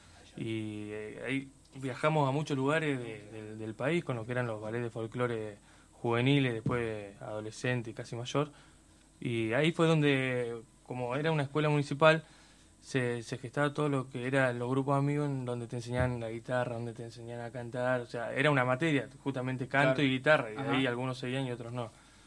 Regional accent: Puerto Santa Cruz, Santa Cruz, Argentina; born there; also born or lived in Caleta Olivia; now in Córdoba, Argentina; No, yo soy nacido en Puerto Santa Cruz. Después estuve viviendo mucho tiempo en Caleta Olivia, que también es de la provincia de Santa Cruz. Y al final me vine acá a Córdoba a estudiar.

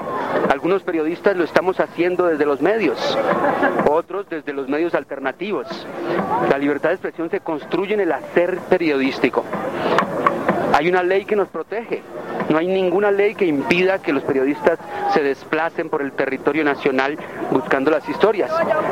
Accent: Bogotá, Colombia; 4 son crónicas urbanas, bogotanas, porque yo soy bogotano.

